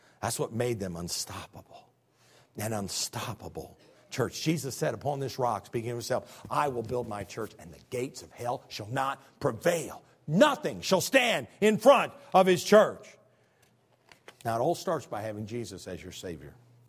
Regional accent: Illinois, United States; I'm a hick from Illinois, man. All we got out there is some trees that big.

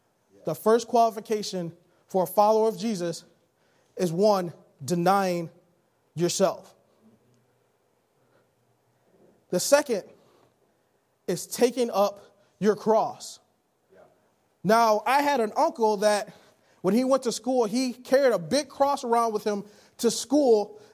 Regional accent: Detroit, Michigan, United States; Since I'm from Detroit, a lot of people think I follow the Detroit Lions.

